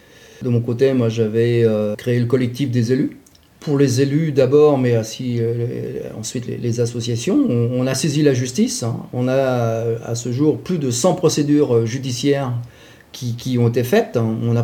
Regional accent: Normandy, France; chez nous, dans la Manche

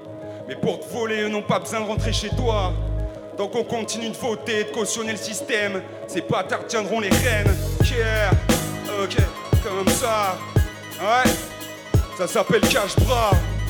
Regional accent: Brest, Brittany, France; also born or lived in Concarneau; On vient de Brest, de Concarneau, tu vois, la Bretagne.

